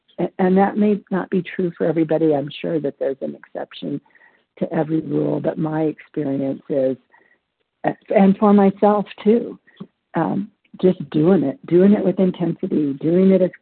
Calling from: Nevada, United States; in Nevada.

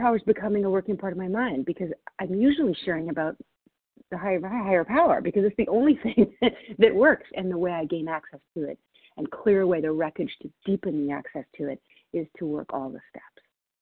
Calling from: Washington, United States; I'm calling in from Washington State.

